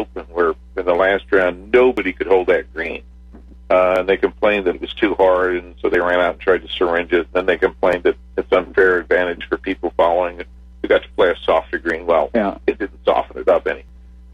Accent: Omaha, Nebraska, United States; I grew up in Omaha, Nebraska, as did she

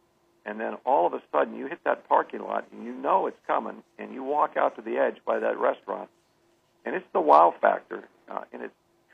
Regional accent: Ireland; But you go over to Ireland, and being Irish, I noticed these things.

